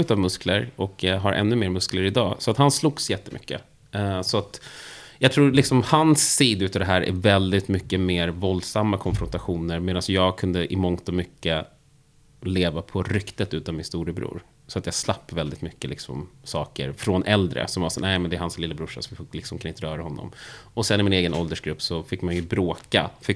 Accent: Vallentuna, Stockholm County, Sweden; also born or lived in Täby; jag växte upp i Täby första åren. Inte något jag brukar prata om, i och med att det finns någon form av vänlig rivalitet mellan min hemmakommun Vallentuna och Täby.

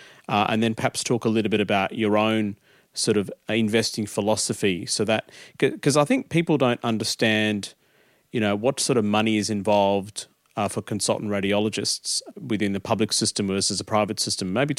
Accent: Adelaide, South Australia, Australia; I had the same sort of, I suppose, feelings when we came to Australia, and I grew up in Adelaide. Great city, clean city.

